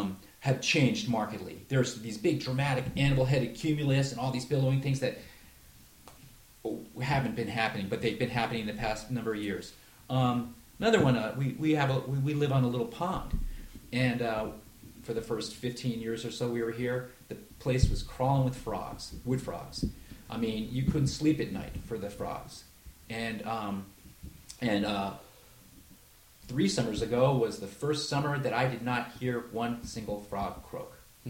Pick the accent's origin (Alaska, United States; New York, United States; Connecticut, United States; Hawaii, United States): New York, United States; And I grew up back in New York State, where thunder and lightning was a big part of my childhood.